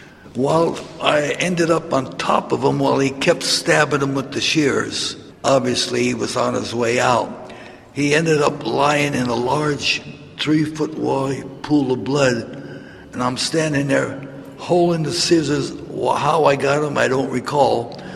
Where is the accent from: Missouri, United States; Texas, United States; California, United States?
California, United States; San Francisco; When I was a young boy growing up in San Francisco, I used to fish and sell newspapers and, believe it or not, shine shoes along the waterfront.